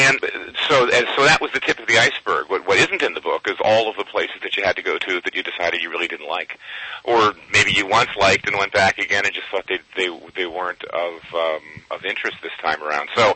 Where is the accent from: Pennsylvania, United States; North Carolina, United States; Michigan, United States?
Pennsylvania, United States; Philadelphia; I'm originally from Philadelphia, so the other end of that, your fair state of Pennsylvania.